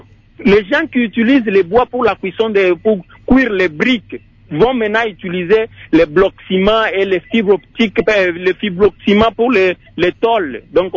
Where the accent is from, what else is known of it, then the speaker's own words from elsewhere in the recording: DR Congo; puisque nous avons des minéraux ici chez nous au Congo